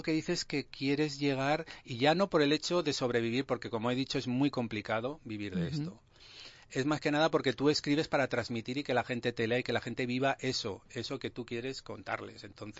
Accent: Aragon, Spain; Que yo soy cabezón como maño

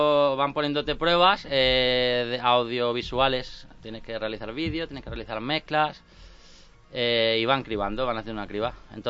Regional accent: Málaga, Andalusia, Spain; now in Madrid, Spain; que es al contrario que yo soy de Málaga y vivo en Madrid.

